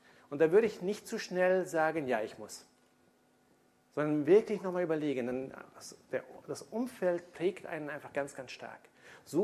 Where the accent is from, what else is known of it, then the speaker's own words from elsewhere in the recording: Indonesia; ich bin in Indonesien aufgewachsen. Ich habe 16 Jahre dort gelebt.